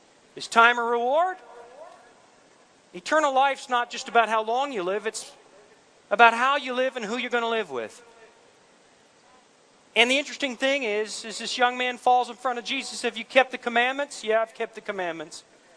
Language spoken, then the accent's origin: English; Canada; I'm Canadian. We have premiers.